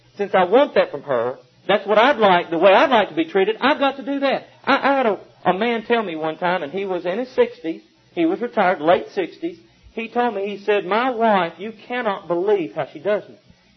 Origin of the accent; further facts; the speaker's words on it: Alabama, United States; I don't want people treating me odd because I'm from Alabama. I don't want them treating me odd because of the way I talk.